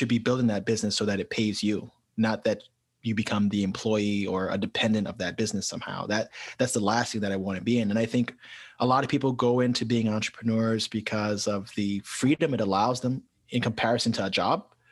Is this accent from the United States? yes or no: yes; New York City, New York, United States; that's something that was always missing from my life being born and raised in New York City.